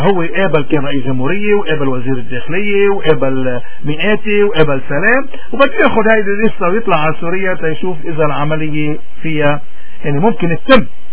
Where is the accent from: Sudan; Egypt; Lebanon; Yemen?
Lebanon; نحن كلبنانية